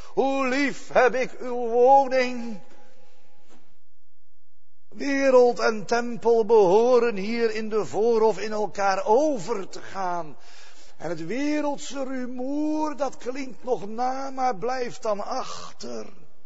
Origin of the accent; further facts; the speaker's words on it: Vlaardingen, South Holland, Netherlands; born there; Daar schreef ik in mijn geboorteplek. Toen zijn we nog door de straat gereden. Waar ik geboren ben en zo.